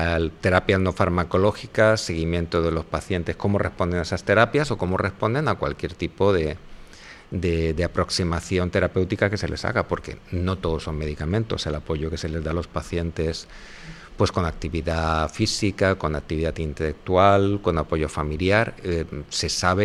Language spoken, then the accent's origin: Spanish; Elche, Valencian Community, Spain; Yo a Murcia le tengo un cariño tremendo, pero yo soy licitano, soy de aquí, de La Terreta, y pues la verdad es que en ese momento estudié en Murcia